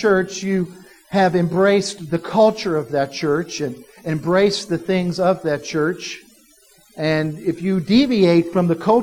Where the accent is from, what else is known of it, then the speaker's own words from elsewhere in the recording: South Carolina, United States; Bob comes from my home state in South Carolina.